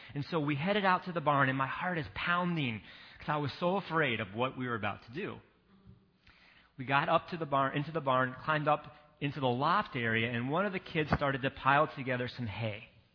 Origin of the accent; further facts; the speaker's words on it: Virginia, United States; And at one point, that area that I grew up in Virginia was all rural, all farm, but had been swallowed up by suburban sprawl.